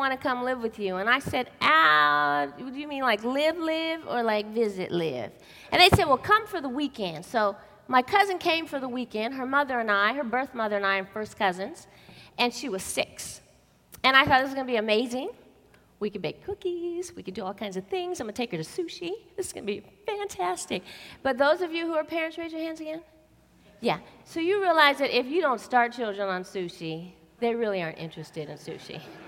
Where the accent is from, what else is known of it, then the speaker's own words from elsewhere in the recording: California, United States; I grew up here in Silicon Valley. I attended Milpitas High School.